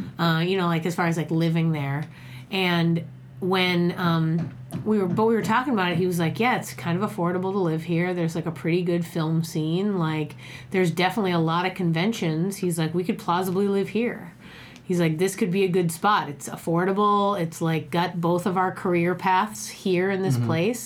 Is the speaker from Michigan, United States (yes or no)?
no; Boston, Massachusetts, United States; moved away as an adult; now in Austin, United States; Because when I lived in Boston, Massachusetts, I lived there from, you know, 0 to 18.